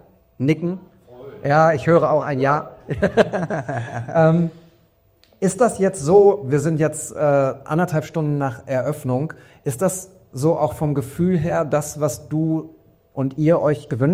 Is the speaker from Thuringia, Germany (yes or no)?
no; North Rhine-Westphalia, Germany; ich komme aus dem Ruhrgebiet und fahre hier um die Ecke